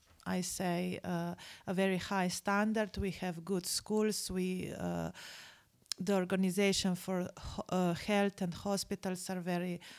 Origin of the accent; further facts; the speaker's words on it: Vrtojba, Goriška, Slovenia; first language Slovenian; English is a second language; I'm from Vrtojba. This is very small village in on the border between Italy and Slovenia. I teach Slovenian language, that is mother language